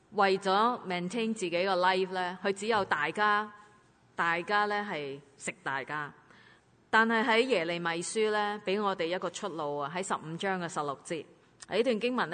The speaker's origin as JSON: {"language": "Cantonese", "country": "China", "said": "佢咧就见到我系中国人啦"}